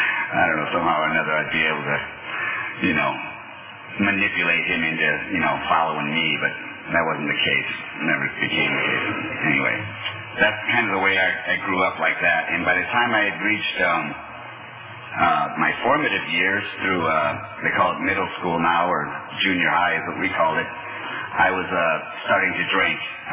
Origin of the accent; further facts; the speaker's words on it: Wisconsin, United States; but I'll get started with the way I was raised in Wisconsin, with two brothers, one older, one younger